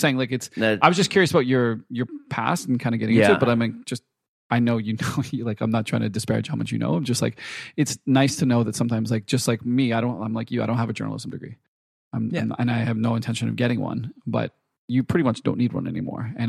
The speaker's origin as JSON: {"language": "English", "town": "Saskatoon", "region": "Saskatchewan", "country": "Canada", "tie": "born or raised there", "said": "My hometown, Saskatoon."}